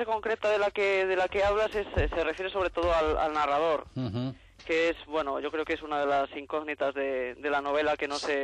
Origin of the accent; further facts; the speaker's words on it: Valladolid, Castile and León, Spain; yo soy de Valladolid y prácticamente sobre todo la primera parte de la novela transcurre en Castilla